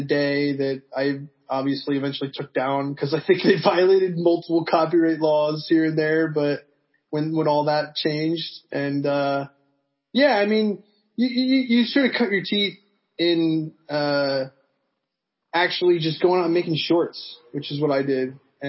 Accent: New Jersey, United States; Well, I went to Drexel in Philly. I grew up in Jersey.

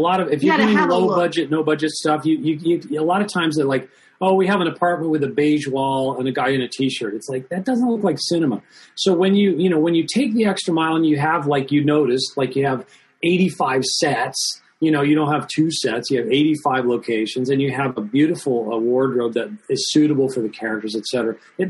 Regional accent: United States; So I say Roberta because I'm an American.

